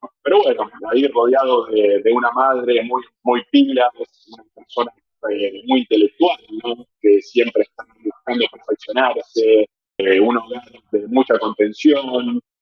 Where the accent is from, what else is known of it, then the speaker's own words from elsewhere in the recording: Avellaneda, Buenos Aires Province, Argentina; soy de 1988, tengo 32 años, 31 años ahora. Vengo de Avellaneda, que es casi provincia, es provincia de Buenos Aires, casi llegando a capital, ¿no? Y a 4 o 5 minutos, somos cuasi porteños. Pero me desenvolví en un ambiente de familia clase media, trabajadora